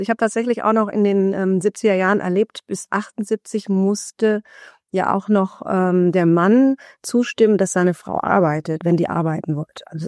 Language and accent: German; Düsseldorf, North Rhine-Westphalia, Germany; ich bin in Düsseldorf geboren und aufgewachsen.